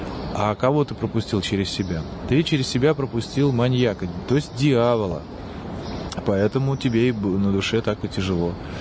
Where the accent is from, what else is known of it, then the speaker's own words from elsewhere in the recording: Astrakhan, Astrakhan Oblast, Russia; now in Moscow, Russia; Я, поскольку сам из Астрахани